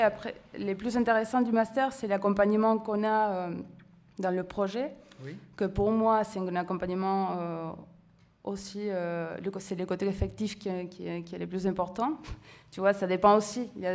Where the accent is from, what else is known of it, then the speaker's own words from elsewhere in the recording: Argentina; Moi, je viens de l'Argentine, où c'est un pays assez compliqué en ce moment, bah, difficile